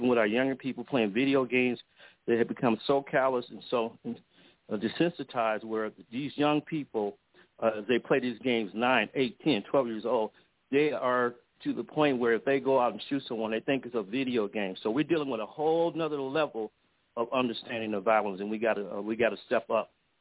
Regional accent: Chicago, Illinois, United States; I grew up in Chicago, and the Cabrini Green Project is one of the worst projects in Chicago.

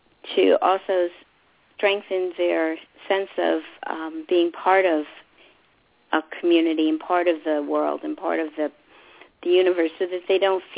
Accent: New York, United States; now in Atlanta, United States; The reason why it's 917 is because I am from New York. So I just moved here a couple of years ago.

